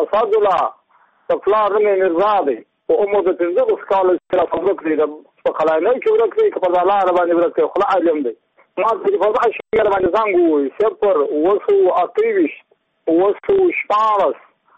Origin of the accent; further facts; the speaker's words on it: Badghis, Afghanistan; زه په خپله د بادغیس له ولایت یم، د مقر د ولسوالۍ یم.